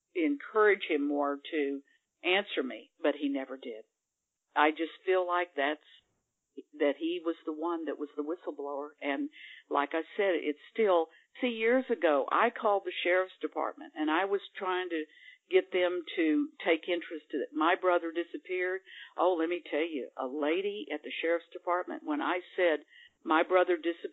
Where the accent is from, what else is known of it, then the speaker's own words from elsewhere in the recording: Rockport, United States; We grew up here in Rockport, David and I did.